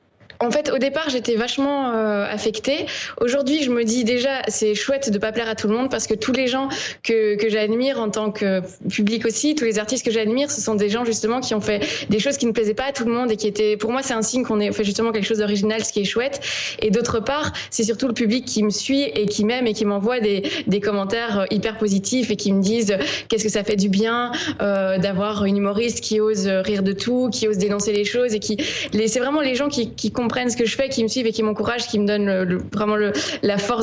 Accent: Belgium; quand je dis que je suis belge

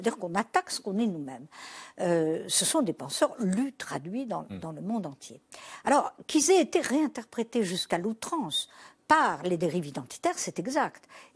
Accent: France; une des premières fois de ma vie où je dis « je suis française »

